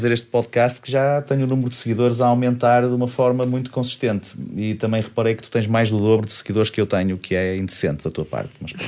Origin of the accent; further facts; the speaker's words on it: Braga, Portugal; now in Porto, Portugal; Mas eu nasci em Braga, fui para o Porto há 30 anos já e adoro a cidade de Porto.